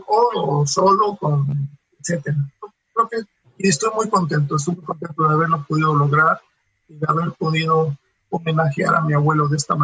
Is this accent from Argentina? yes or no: no; Mexico; also born or lived in Oaxaca / León / Querétaro / Mexico City; Yo viví en mi niñez en la provincia, en Oaxaca, en León y en Querétaro, y regresamos a vivir a la Ciudad de México en 1982 a la casa de mi abuelo.